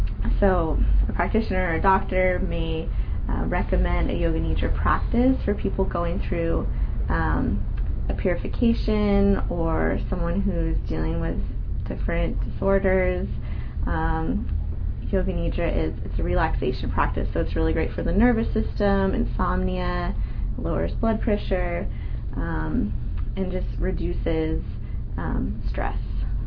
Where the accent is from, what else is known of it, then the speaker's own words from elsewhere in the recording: Sebastopol, California, United States; I grew up in Sebastopol, and I recently moved back just a year ago